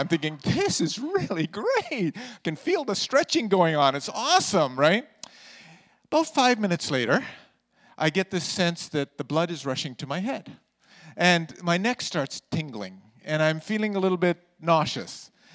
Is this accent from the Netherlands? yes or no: no; London, United Kingdom; also born or lived in Karachi, Pakistan; now in Canada; And I grew up in London and I was born in Karachi, Pakistan. So when we came to Canada